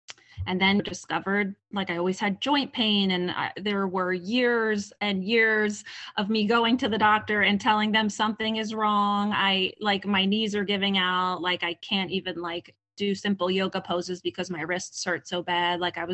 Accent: New Jersey, United States; also born or lived in Philadelphia; I am from the East Coast. I was born in a large city of Philadelphia, and then moved at a young age to like a suburb of Philadelphia, which is kind of right over the bridge in South Jersey.

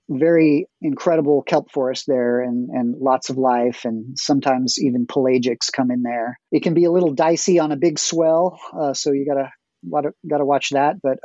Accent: Bodega Bay, California, United States; I grew up in Bodega Bay. That's where I spent most of my childhood.

